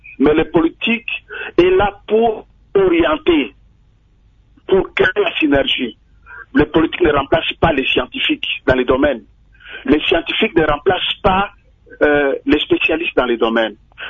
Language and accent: French; DR Congo; chez nous, en RDC